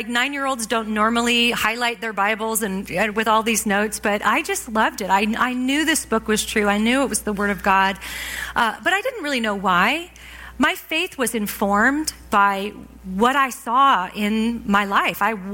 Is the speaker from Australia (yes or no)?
no; California, United States; now in Canada; I was raised in California, sort of in that evangelical subculture of the 80s and 90s.